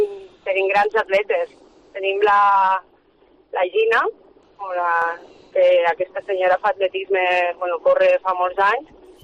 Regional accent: Lleida, Catalonia, Spain; born there; Jo vaig néixer a Lleida

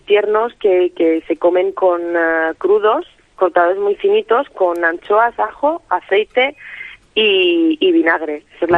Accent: Spain; Yo vengo de España, es algo que me llevaré siempre dentro, vaya.

